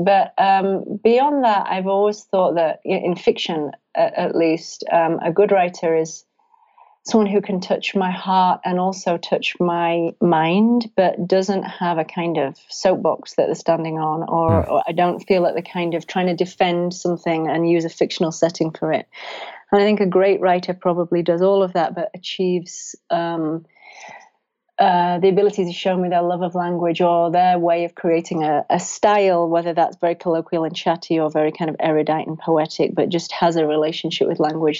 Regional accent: England, United Kingdom; moved away; I'm obviously English and I miss England

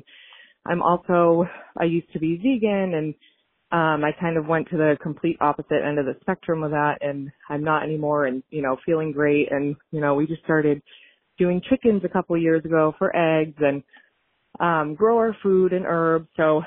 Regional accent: Cape Cod, Massachusetts, United States; I'm from Cape Cod, Massachusetts

